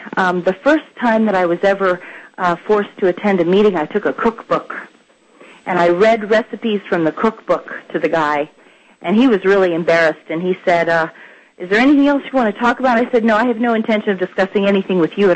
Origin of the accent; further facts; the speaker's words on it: United States; I was very offended that as an American citizen who opposed the war, that I was being lampooned as somebody who was mentally unstable